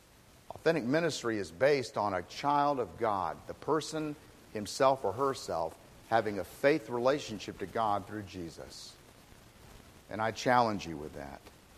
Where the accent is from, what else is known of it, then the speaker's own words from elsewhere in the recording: Miami, Florida, United States; also born or lived in Orlando; I grew up in Florida, in Miami and Orlando. And we spent a great deal of our time in citrus groves when they used to dot the landscape.